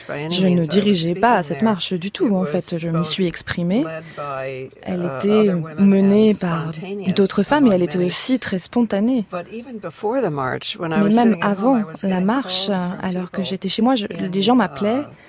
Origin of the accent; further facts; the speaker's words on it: United States; je ne savais pas comment le reste du monde vivait en tant qu'Américaine.